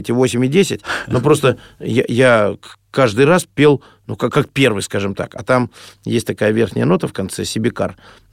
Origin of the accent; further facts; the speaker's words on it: Ural, Russia; Я простой мальчишка с Урала, никогда не был за границей.